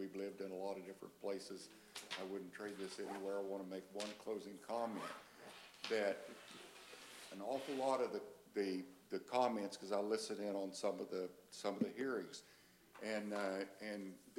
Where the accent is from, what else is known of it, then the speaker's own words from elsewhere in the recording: Oklahoma, United States; I grew up in Oklahoma, and I'm happy to be here.